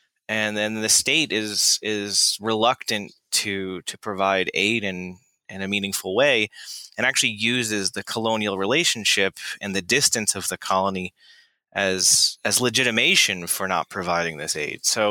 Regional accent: Florida, United States; I grew up in Florida, and I knew I wanted to study French colonial spaces.

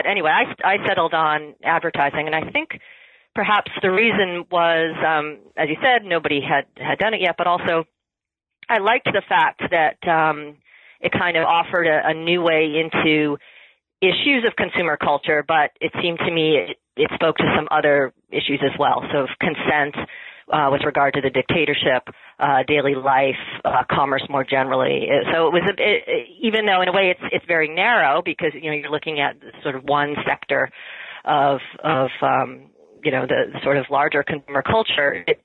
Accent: Massachusetts, United States; born there; Okay. Well, I was born in Massachusetts. I went to Bryn Mawr as an undergraduate.

